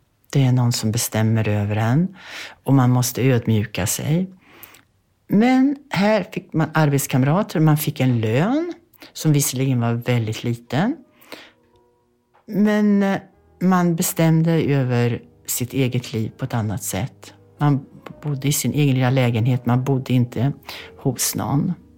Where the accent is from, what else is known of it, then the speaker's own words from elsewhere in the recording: Bergslagen, Sweden; born there; Jag föddes i Bergslagen på en bondgård 1942.